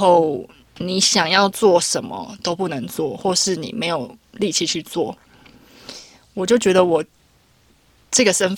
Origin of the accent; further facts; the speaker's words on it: Taiwan; born there; 如果我今天不是生在台湾，我是生在这个地区的话，我会变成什么样子？